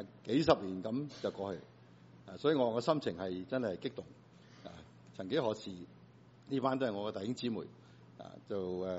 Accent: China; 福气呢，是我们中国人从来都不会抗拒

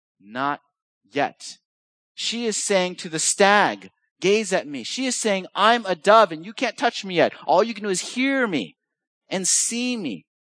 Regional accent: Los Angeles, California, United States; compared to where I grew up in California

